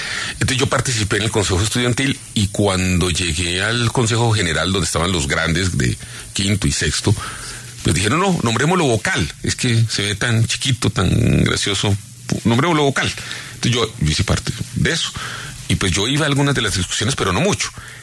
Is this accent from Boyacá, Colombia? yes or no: no; Bogotá, Colombia; born there; La principal razón es que yo nací en Fontibón.